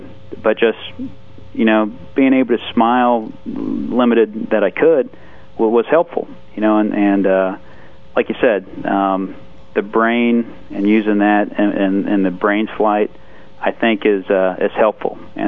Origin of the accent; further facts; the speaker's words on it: Florida, United States; also born or lived in Moorhead, Kentucky; And then on to Moorhead, Kentucky, and that was actually where I was born, even though I grew up in Florida.